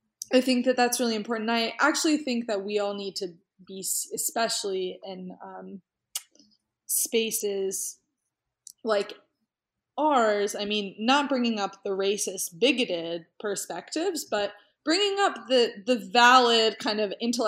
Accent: the South, United States; there's what people that I grew up with here in the South think. Southerners, like white Christian Republican, kind of that demographic

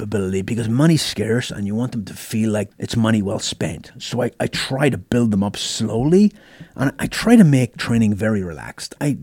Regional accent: Ireland; I grew up in Ireland and we were hard drinkers.

